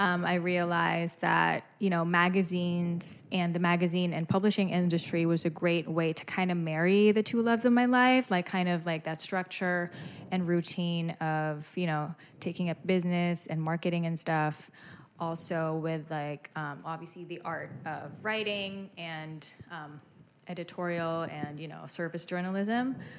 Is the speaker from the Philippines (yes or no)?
yes; Manila, Metro Manila, Philippines; Okay, so I grew up in Manila and I was always, always into writing.